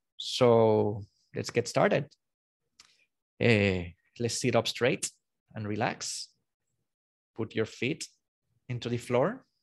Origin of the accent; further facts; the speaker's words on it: Puerto Rico; I am from Puerto Rico.